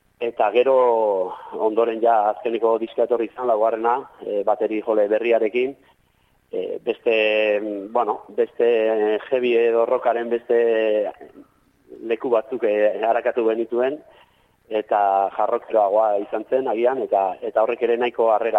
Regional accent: Pasaia, Basque Country, Spain; Bai, ni pasaitarra naiz

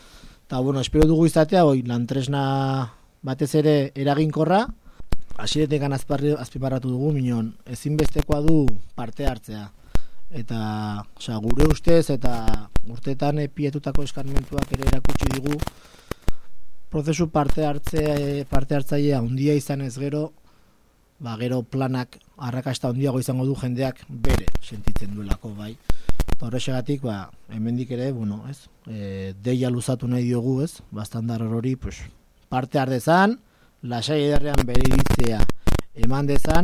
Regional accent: Irun, Basque Country, Spain; ni hain zuzen ere Irundik nator, bai, ez nator oso urrutitik.

